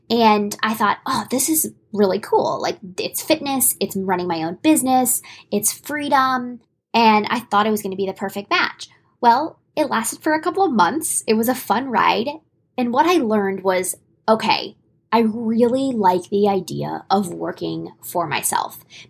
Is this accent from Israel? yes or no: no; Indiana, United States; also born or lived in Florida; I grew up some in Indiana. I grew up some in Florida, but my family was all in Indianapolis.